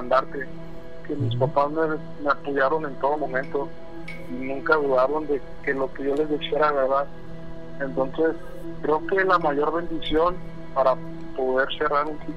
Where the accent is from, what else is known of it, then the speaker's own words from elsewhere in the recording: Guadalajara, Jalisco, Mexico; now in California, United States; A Guadalajara.